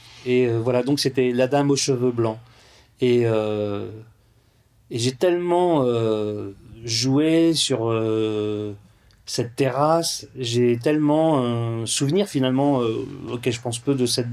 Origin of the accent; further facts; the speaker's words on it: Paris, Île-de-France, France; Quand j'étais enfant, non, j'étais à Paris, dans le 14e arrondissement, rue du Moulin Vert.